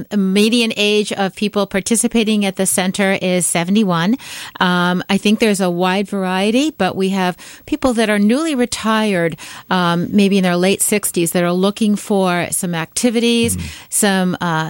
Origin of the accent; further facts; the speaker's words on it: Fairfield, United States; but I grew up in Fairfield. So okay. When I came back, I felt like I was coming back home.